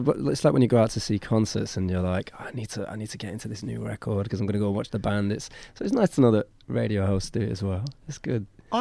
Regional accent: Manchester, North West England, United Kingdom; So I grew up in Manchester, in England

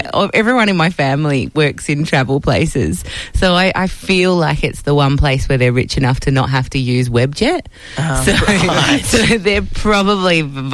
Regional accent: Perth, Western Australia, Australia; they're my actual family and I am actually from Perth, but I do realise that when I go there, it's about being in this bubble.

